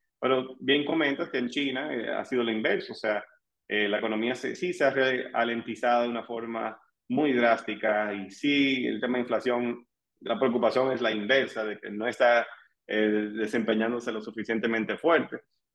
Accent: Dominican Republic; nosotros aquí como dominicana

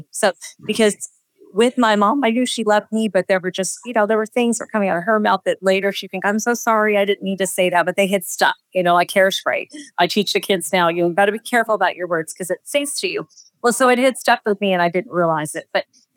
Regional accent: New Mexico, United States; And I'm telling her I'm from New Mexico.

